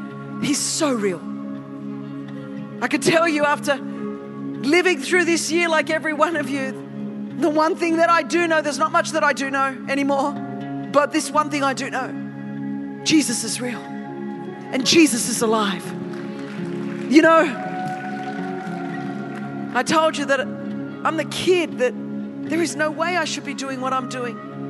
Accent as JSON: {"language": "English", "country": "Australia", "tie": "born there", "said": "If I wasn't born in Australia where there was a rule of law"}